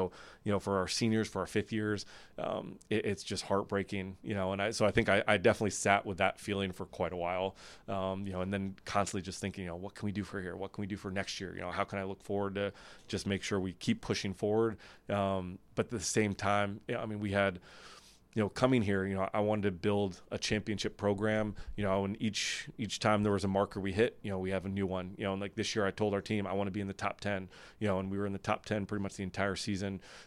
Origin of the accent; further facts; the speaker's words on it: New York, United States; I think I was really lucky to start at a place like Skidmore. It's in my hometown.